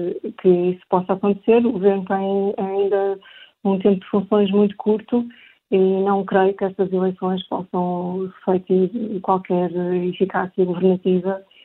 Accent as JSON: {"language": "Portuguese", "country": "Portugal", "said": "creio que como portuguesa ficaria contente de ver um português à frente do Conselho Europeu"}